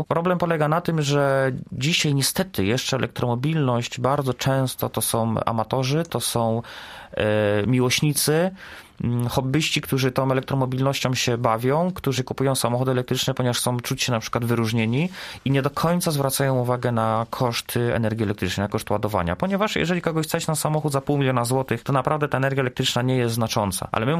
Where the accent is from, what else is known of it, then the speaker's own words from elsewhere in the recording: Sieradz, Łódź Voivodeship, Poland; now in Zielona Góra, Poland; ja nie jestem rodowitym zielonogórzaninem. Ja jestem, pochodzę z innego miasta, tutaj przyjechałem na studia, pochodzę z Sieradza. Tutaj przyjechałem na studia